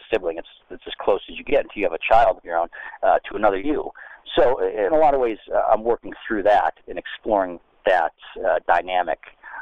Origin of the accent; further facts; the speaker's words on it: Connecticut, United States; It was Connecticut. I wanted a darker, colder, more that Russell Banks affliction territory, so we went to northern New Hampshire. But it's based on my hometown in Connecticut.